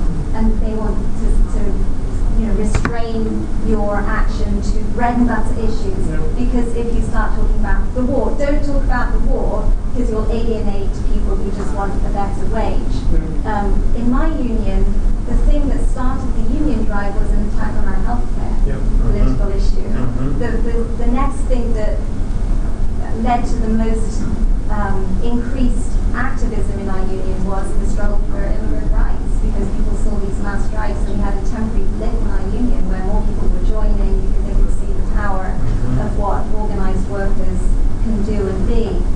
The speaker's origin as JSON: {"language": "English", "region": "Vermont", "country": "United States", "said": "I'm from Vermont, and I'm in the faculty union in Vermont."}